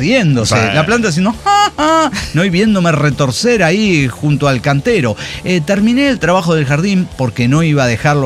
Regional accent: Mexico; Como todo mexicano, sabemos que lo primero, no sé, leche o algo

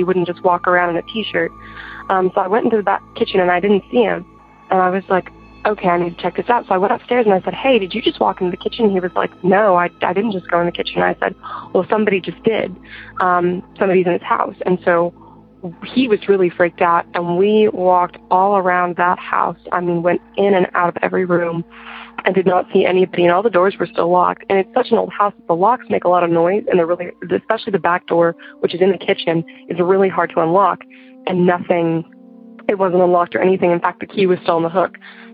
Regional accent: Arkansas, United States; I'm from Arkansas, and I am 17 years old

